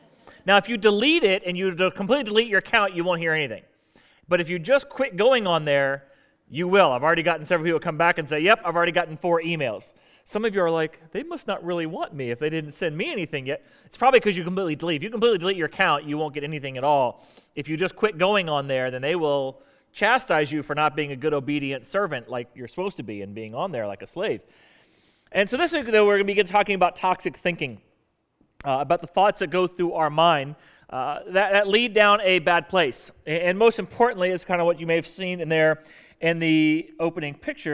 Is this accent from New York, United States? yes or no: no; Florida, United States; I grew up in Florida, so I was always a Dolphin fan, but also liked the Bucks.